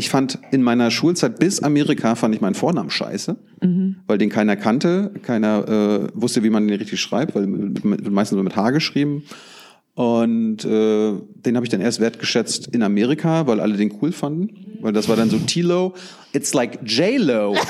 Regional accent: Mecklenburg-Vorpommern, Germany; ich komme ja aus MacPom

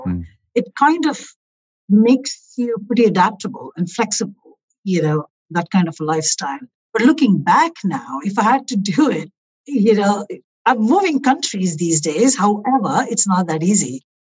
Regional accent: India; I was born in India and I was raised in multiple Air Force bases all over the country during my formative years.

